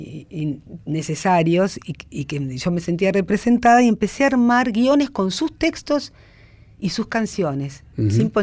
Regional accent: Buenos Aires, Argentina

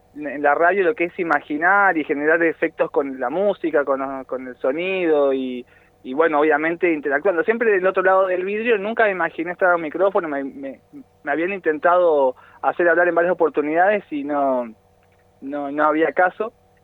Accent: Trelew, Chubut, Argentina; also born or lived in Lanús; en Buenos Aires. Viví muy poquito tiempo, tengo muy poquitos recuerdos de Buenos Aires, pero sí, nací allá y después a los años nos vinimos para el sur, en Trelew, donde más viví.

